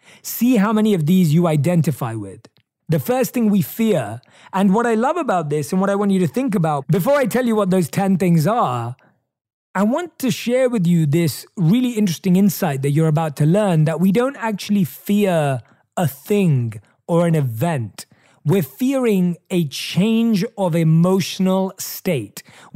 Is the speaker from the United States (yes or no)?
no; England, United Kingdom; In my home country of England, we once resisted the newfangled technology of the umbrella.